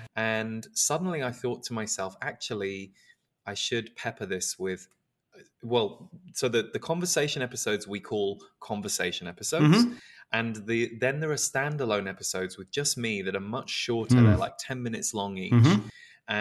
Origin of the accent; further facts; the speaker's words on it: England, United Kingdom; moved away as an adult; Well, I'm a Brit, so, you know, I lived in England till I was about 35.